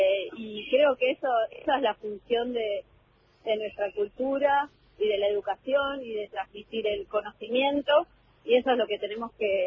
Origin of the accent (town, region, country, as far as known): Argentina